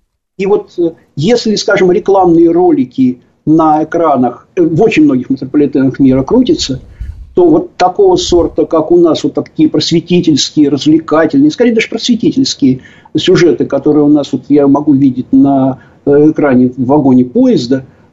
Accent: Moscow, Russia; я старый москвич, езжу в метро давно-давно-давно.

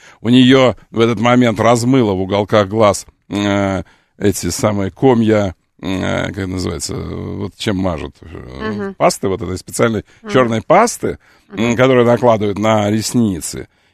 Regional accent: Ukraine; Я могу так говорить, извините, потому что я сам украинец.

